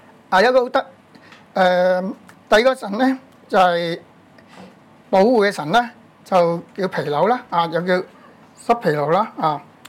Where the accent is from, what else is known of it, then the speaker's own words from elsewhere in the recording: China; 不過我哋中國人就好少日念咒語